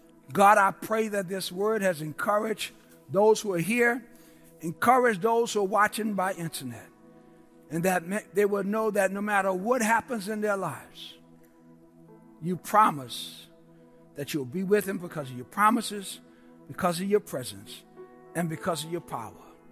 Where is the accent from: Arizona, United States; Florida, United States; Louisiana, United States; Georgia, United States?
Louisiana, United States; New Orleans; when I was a kid growing up in the Lower Ninth Ward in New Orleans, I loved Saturday morning cartoons because that's when my superheroes came on.